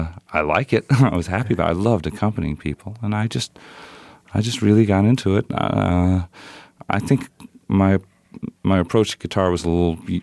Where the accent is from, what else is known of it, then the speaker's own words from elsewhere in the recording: New York, United States; Yeah, I grew up in Westchester County.